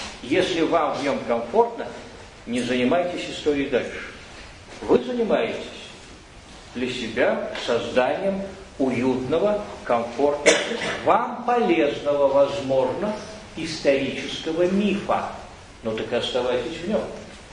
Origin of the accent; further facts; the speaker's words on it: Russia; born there; Я родился русским, в России. Это мой дом, я обязан его знать.